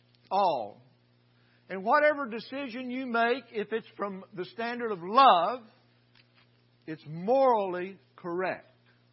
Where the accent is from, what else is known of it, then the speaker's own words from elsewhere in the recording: Paducah, Kentucky, United States; I'm from Paducah, Kentucky, y'all.